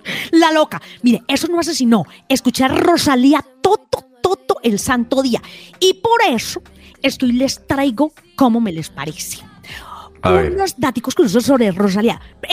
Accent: Antioquia, Colombia; Y yo que soy bien paisa

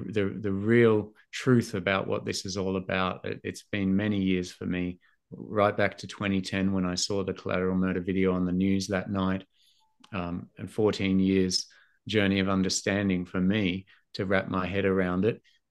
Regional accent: Australia; from Australia. I'm making a documentary."

